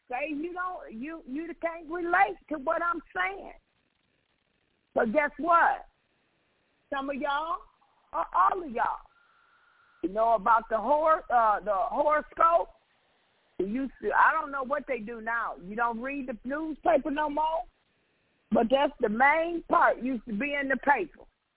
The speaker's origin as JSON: {"language": "English", "town": "Chicago", "region": "Illinois", "country": "United States", "said": "I'm from Chicago."}